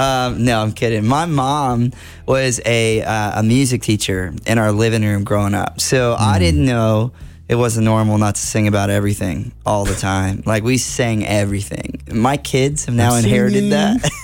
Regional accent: Cordele, Georgia, United States; now in Murfreesboro, United States; But I'm from Cordele, Georgia. Watermelon capital of the world, baby.

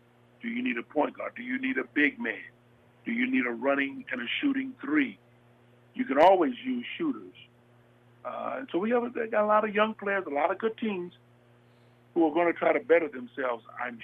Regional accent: Michigan, United States; and I was from Michigan, and away I went to New York.

